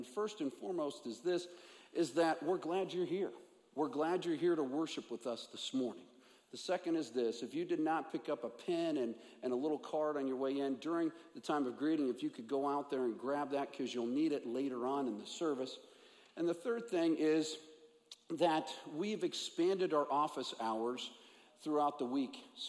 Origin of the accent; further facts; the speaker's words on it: Kansas City, Missouri, United States; Growing up in the Midwest, in Kansas City, we'd have block parties.